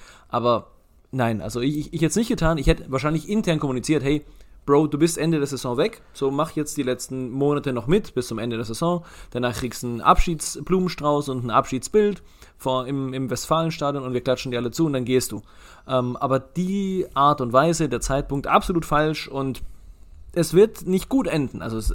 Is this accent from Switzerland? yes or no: no; Ecuador; aber ich komme aus Ecuador.